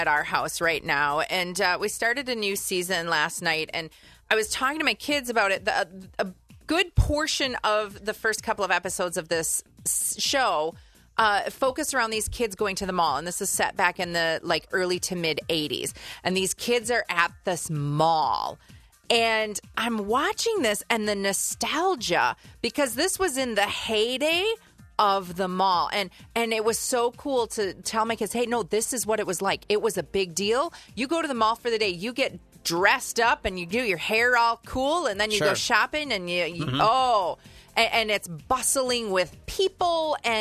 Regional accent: Rhinelander, Wisconsin, United States; I grew up in Rhinelander, so it was a big deal to go to Wausau

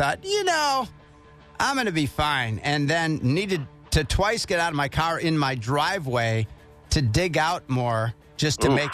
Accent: Dallas, Texas, United States; born there; I was born in West Dallas

